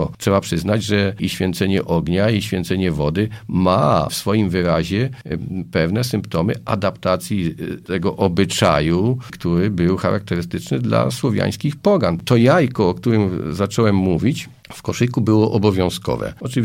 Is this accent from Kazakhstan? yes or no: no; Markowa, Subcarpathian Voivodeship, Poland; w mojej wiosce, ja jestem z Markowej pod Łańcutem